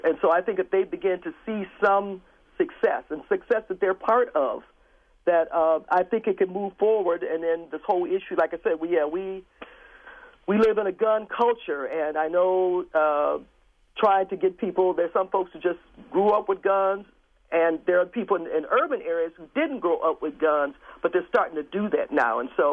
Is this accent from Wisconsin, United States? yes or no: yes; Milwaukee, Wisconsin, United States; I'm born and raised in Milwaukee